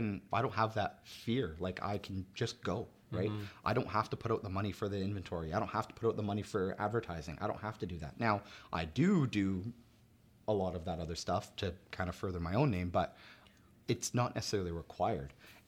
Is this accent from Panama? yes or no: no; Germany; moved away; I came from Germany.